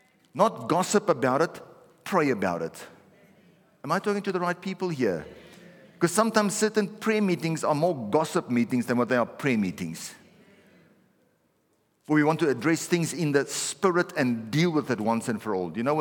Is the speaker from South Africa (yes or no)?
yes; Pretoria, Gauteng, South Africa; To be married, I'm Afrikaans background, she's an English background, she's from the Free State, I'm here from Pretoria.